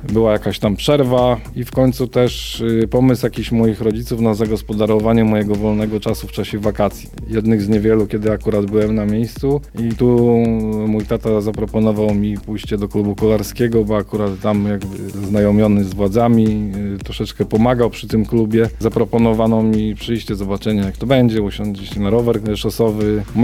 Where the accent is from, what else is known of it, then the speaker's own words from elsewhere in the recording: Szczecin, West Pomeranian Voivodeship, Poland; nie udało się utworzyć tej szkoły u nas w Szczecinie, więc najbliższa znajdowała się prawie 600 km dalej